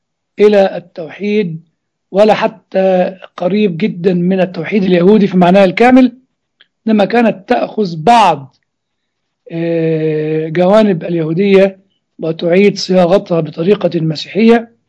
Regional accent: Egypt; لكن الاختصار عبادة زي ما بيقولوا عندنا في مصر.

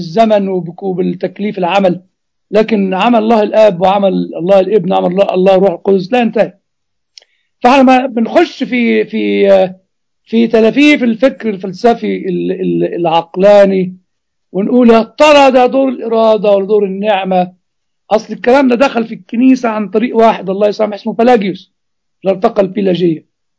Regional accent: Egypt; لان انا مصري

